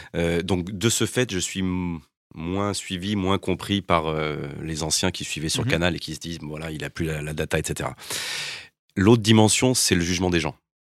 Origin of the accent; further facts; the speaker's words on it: Lyon, Auvergne-Rhône-Alpes, France; Je suis lyonnais.